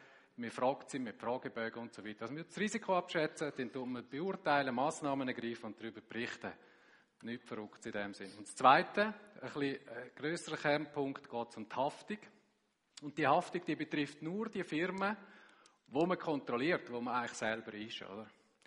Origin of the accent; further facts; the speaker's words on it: Graubünden, Switzerland; now in Rapperswil, Switzerland; ich wohne in Rapperswil jetzt. Aha. Ich komme aus Graubünden.